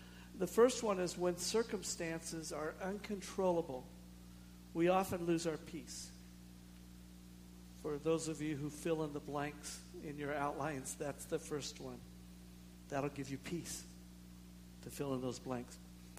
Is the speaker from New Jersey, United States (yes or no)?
no; Washington, United States; It's in Spokane, Washington, which is close to where I grew up in Eastern Washington.